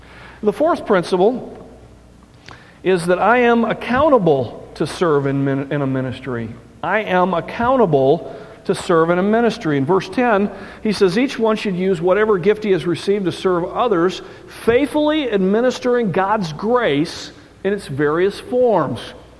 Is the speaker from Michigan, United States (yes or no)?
yes; Michigan, United States; Growing up in Michigan, everything was fast-pitch softball